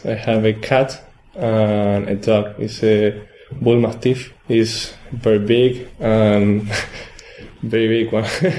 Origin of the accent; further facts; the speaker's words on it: Mendoza, Argentina; English is a second language; I come from Mendoza, and I am 19 years old.